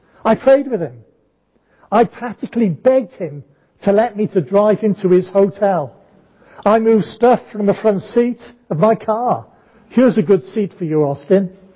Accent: Wales, United Kingdom; that spoke to me because I'm from Wales

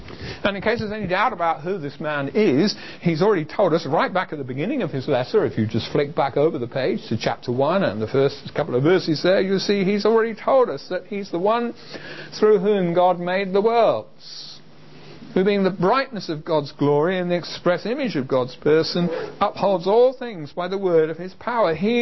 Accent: England, United Kingdom; In the same way that being an Englishman and liking to watch the rugby, I can say, despite our preacher this morning being from the other side of the water, I am not ashamed to support England.

